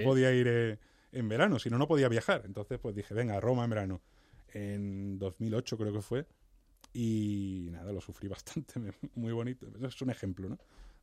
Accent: Seville, Andalusia, Spain; Yo soy sevillano, yo nací en Sevilla.

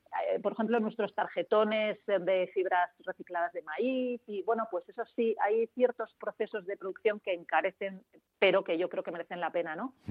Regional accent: Madrid, Community of Madrid, Spain; que digo, somos todas madrileñas

